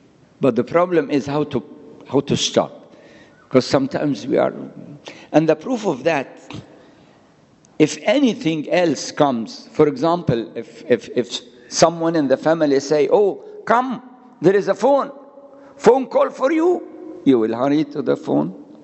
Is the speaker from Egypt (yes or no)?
yes; Alexandria, Alexandria Governorate, Egypt; English is a second language; I'm from Alexandria, Taman. Some of you, or most of you, know that I am an Alexandrian.